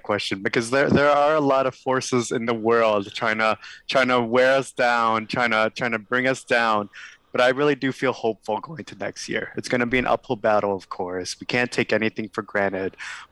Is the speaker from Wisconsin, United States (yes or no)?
yes; West Allis, Wisconsin, United States; And I serve as an alderman now in my hometown in West Allis.